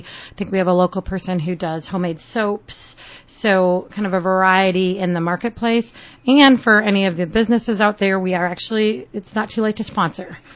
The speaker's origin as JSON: {"language": "English", "region": "Minnesota", "country": "United States", "also_born_or_lived": "North Carolina", "said": "I'm from Minnesota. You don't sound like you're from Minnesota."}